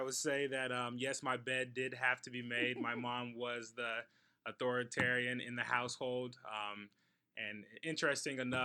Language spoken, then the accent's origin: English; Atlanta, Georgia, United States; also born or lived in Myrtle Beach, South Carolina / England / Germany; I was born in Myrtle Beach, South Carolina, to … My mom was a 25-year Air Force veteran, so had a pretty unique childhood. Lived in England, Germany, and then finally we settled where I call where home, Atlanta, Georgia.